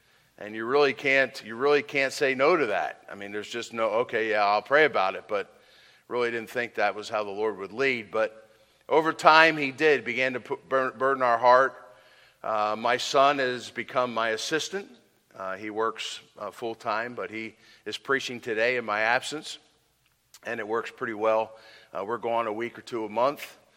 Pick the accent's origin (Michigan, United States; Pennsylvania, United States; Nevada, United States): Pennsylvania, United States; also born or lived in Long Island, United States; I'm from the East Coast, Eastern Pennsylvania, and we pastored out there